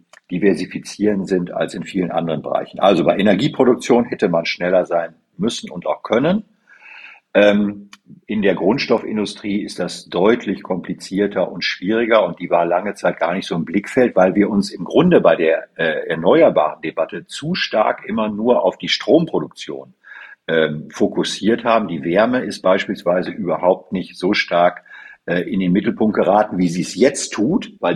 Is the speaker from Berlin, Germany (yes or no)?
no; North Rhine-Westphalia, Germany; Ich komme ja aus der aus dem Münsterland